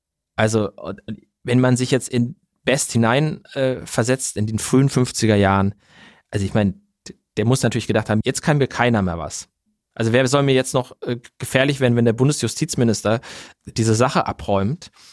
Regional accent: North Rhine-Westphalia, Germany; born there; Mich als gebürtigen Nordrhein-Westfalen, das trifft mich besonders.

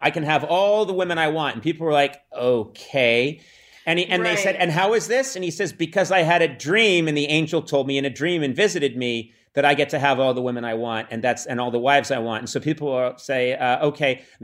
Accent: Boston, Massachusetts, United States; I'm from Boston, so so he and I will.

